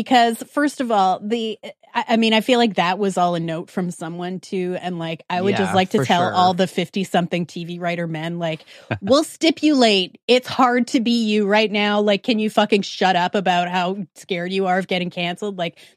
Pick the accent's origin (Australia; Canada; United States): Canada; Saskatchewan; I'm from Saskatchewan.